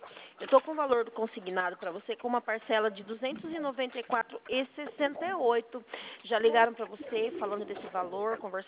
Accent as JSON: {"language": "Portuguese", "town": "Sorocaba", "region": "São Paulo", "country": "Brazil", "said": "Eu sou de Sorocaba."}